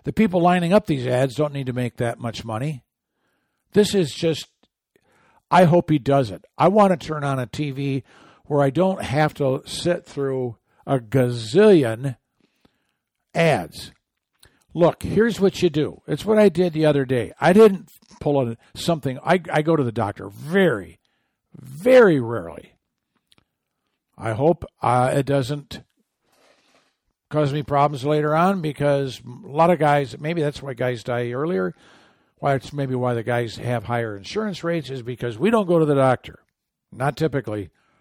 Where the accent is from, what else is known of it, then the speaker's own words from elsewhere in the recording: Michigan, United States; moved away; Growing up in Michigan, I didn't know what an e-ticket ride was. I didn't know that till I moved to Southern California.